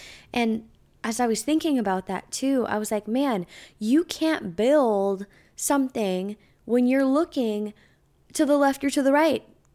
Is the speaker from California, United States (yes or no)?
yes; California, United States; I grew up in California, and specifically the East Bay, and where I'm from, surprisingly enough, you may not imagine this, but we have a ton of fields that surround my hometown.